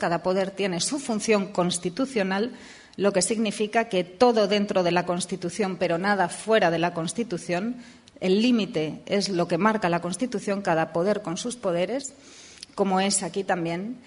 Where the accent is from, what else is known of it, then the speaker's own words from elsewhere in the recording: Spain; una institución que en mi país, en España, está consolidada ya desde el siglo XVIII